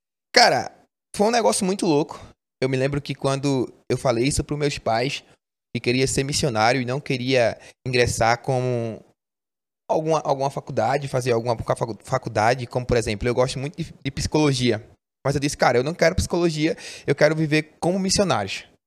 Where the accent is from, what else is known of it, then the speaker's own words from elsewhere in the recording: Itabaiana, Paraíba, Brazil; Itabaiana, Paraíba.